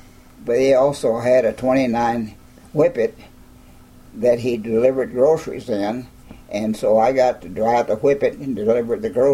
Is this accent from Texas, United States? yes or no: yes; Missouri City, Texas, United States; Missouri City, 12/31/1919.